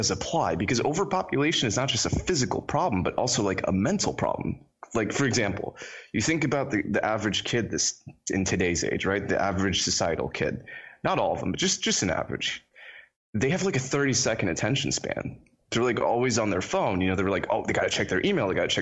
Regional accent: Florida, United States; also born or lived in Trinidad; I was born in a country called Trinidad. Ah, okay. This is in the Caribbean, and I was raised in Florida, which is why, you know, I sound American.

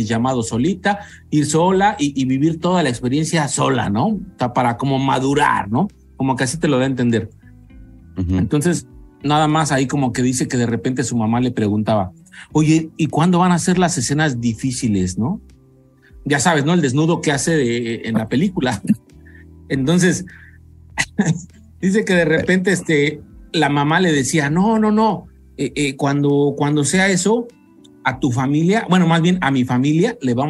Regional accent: Mexico; O sea, y más como mexicanos, o sea, pues no la chingamos, ¿no?

